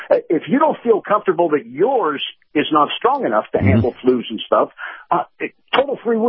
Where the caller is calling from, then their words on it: St. Petersburg, Florida, United States; Hey, Captain. … in St. Pete.